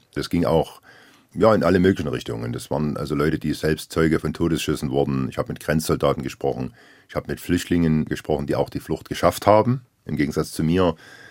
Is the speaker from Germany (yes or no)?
yes; Germany; Allein schon Mödlareuth, das geteilte Dorf, was ja von meinem Heimatort nur knapp 20 Kilometer entfernt ist.